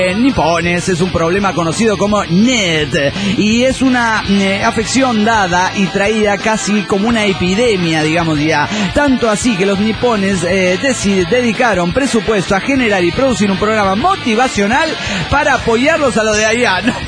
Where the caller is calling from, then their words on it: Argentina; de Argentina.